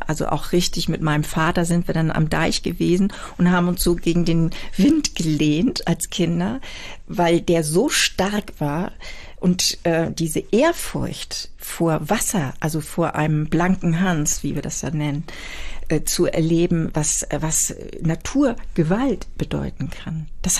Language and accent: German; Büsum, Schleswig-Holstein, Germany; Ja, wir sind in Büsum zur Schule gegangen